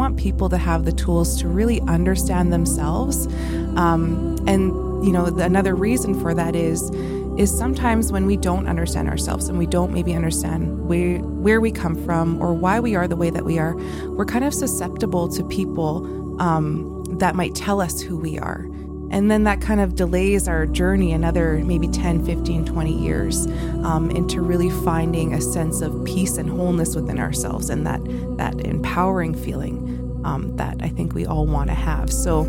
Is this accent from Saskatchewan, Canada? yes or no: yes; Saskatchewan, Canada; I'm from Paipop First Nation. My mother's from the Métis community in Librette